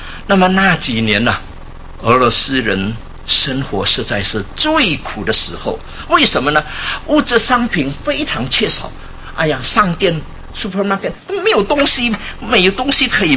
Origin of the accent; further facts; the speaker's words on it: Indonesia; 在亚洲的东南亚，我是从印尼过来的